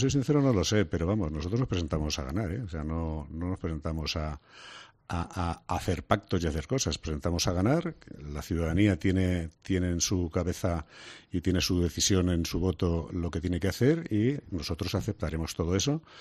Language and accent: Spanish; Cuenca, Castilla-La Mancha, Spain; No sé si me he equivocado o no, pero vamos, soy conquense.